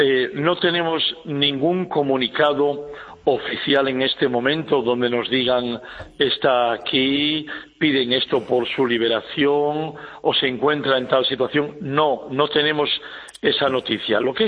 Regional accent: Spain; Sinceramente, como español, yo creo que no es aceptable la situación que tenemos

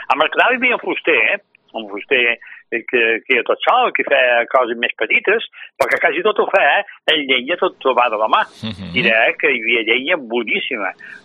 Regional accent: Balearic Islands, Spain; born there; com que vaig néixer a la Cavalleria i vaig començar a anar acompanyat d'un missatge que devia tenir 6 anys.

